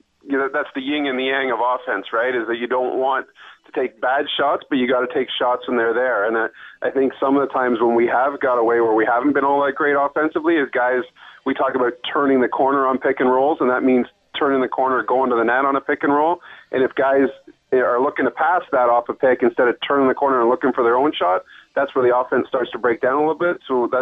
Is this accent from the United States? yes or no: no; Ontario, Canada; First, I'm from Ontario, so cold to us is like -4, -5, so this is ridiculous, right?